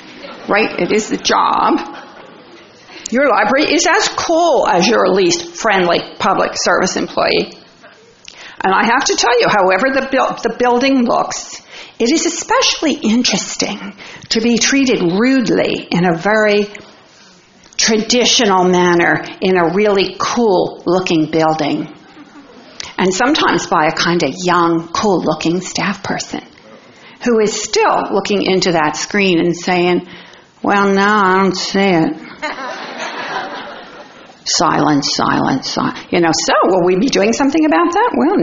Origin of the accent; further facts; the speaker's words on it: New Jersey, United States; And because I'm from New Jersey and I'm not being paid, I get to provide a suitable answer.